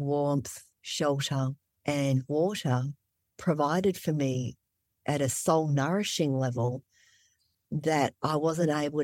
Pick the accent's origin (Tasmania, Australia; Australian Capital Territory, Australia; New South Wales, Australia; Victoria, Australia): Victoria, Australia; Melbourne; also born or lived in Vietnam / Malaysia / Indonesia; now in Alaska, United States; This is where I was raised.